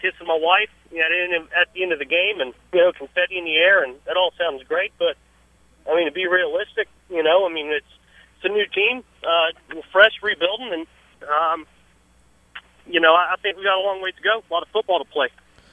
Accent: Jacksonville, Florida, United States; Been a Jaguar fan my whole life, born and raised in Jacksonville. I'm 33 years old

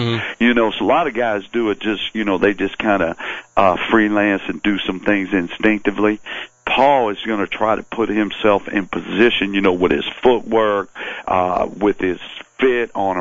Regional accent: Pennsylvania, United States; Yeah, I know I don't sound like I'm from Pennsylvania, but, you know, I am. I'm a steelworker's son, you know.

